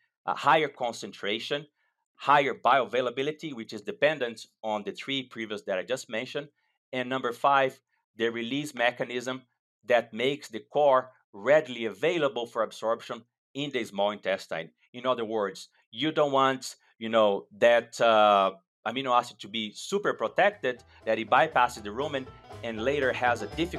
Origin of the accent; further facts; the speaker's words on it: Brazil; English is a second language; moved away as an adult; also born or lived in United Kingdom; now in Canada; I was born and raised in Brazil. My family still farms in the state of Minas, close to São Paulo. In 2007, I went to the UK to do my PhD.